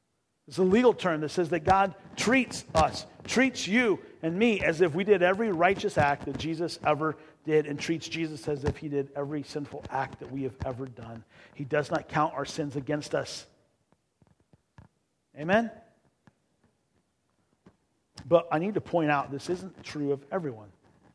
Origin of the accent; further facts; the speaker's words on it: Midwest, United States; I grew up in the Midwest, and I always thought it was hot here with the humidity. And then when we moved to Kansas for 6 years